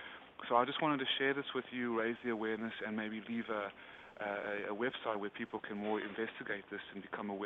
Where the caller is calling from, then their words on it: Atlanta, Georgia, United States; I just came from Costa Rica. I'm in Atlanta, Georgia. My third day.